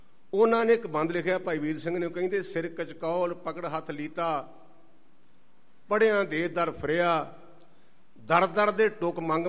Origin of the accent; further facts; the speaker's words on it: Punjab, India; ਮੇਰਾ ਪਿੰਡ ਉਸ ਇਲਾਕੇ ਦਾ, ਅਤੇ ਮੈਂ ਕੱਲ੍ਹ ਵੀ ਲੰਘਿਆ, ਅਤੇ ਜਦੋਂ ਲੰਘੀਦਾ ਨਾ ਅਤੇ ਪੂਲੇ ਪਿੰਡ ਵਾਲੇ ਪਾਸੇ ਨੂੰ ਆਪਣੇ ਆਪ ਹੀ ਸਿਰ ਝੁਕ ਜਾਂਦਾ